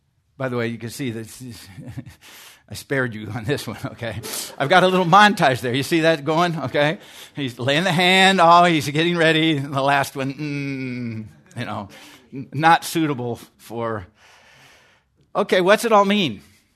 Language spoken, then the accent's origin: English; Iowa, United States; When I was 11 years old, I grew up in Iowa.